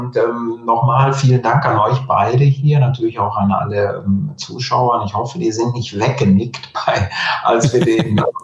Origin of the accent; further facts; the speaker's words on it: Germany; Wenn sie uns also ins Land als Deutsche reinlassen im nächsten März